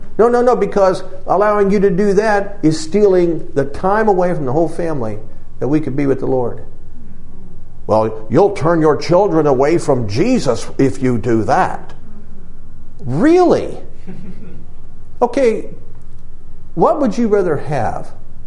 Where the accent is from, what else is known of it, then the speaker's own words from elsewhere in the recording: Ohio, United States; And I'm from Ohio.